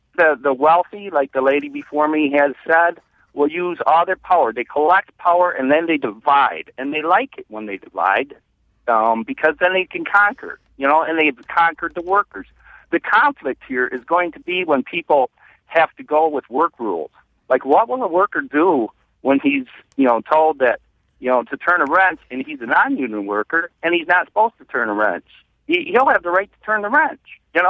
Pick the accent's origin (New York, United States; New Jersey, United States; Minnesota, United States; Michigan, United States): Michigan, United States; Muskegon; You know, I'm from Muskegon, Michigan.